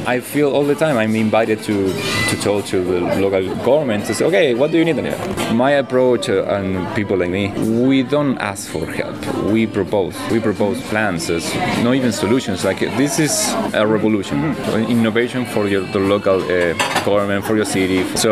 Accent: Valparaiso, Valparaíso, Chile; English is a second language; My own hometown, I'm from Valparaiso, Chile.

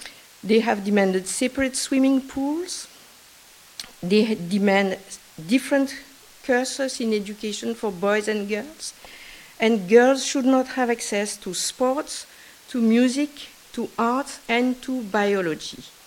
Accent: Algeria; I was brought up in Algeria. I went to school in Algeria during colonization, and therefore I was brought up under this law in Algerian schools.

